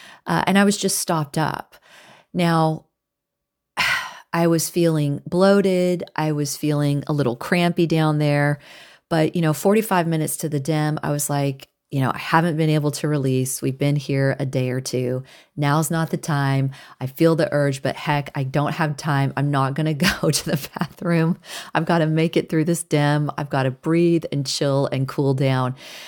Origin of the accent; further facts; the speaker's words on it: Texas, United States; even though I'm from Texas, I was not ready for that.